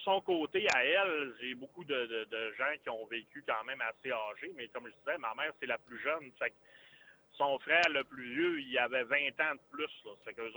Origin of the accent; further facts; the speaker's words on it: Kenogami, Quebec, Canada; Moi, je suis né à Kenogami, donc, okay. Qui fait partie de la ville de Saguenay maintenant. J'ai été là jusqu'à mes 25 ans environ.